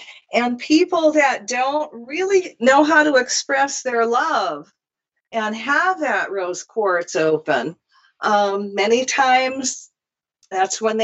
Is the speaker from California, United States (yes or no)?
no; Michigan, United States; now in Hawaii; I'm from Michigan. It was the deer.